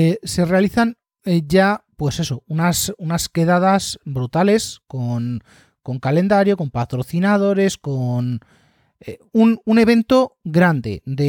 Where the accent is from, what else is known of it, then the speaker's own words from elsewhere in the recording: Madrid, Community of Madrid, Spain; somos tres de Madrid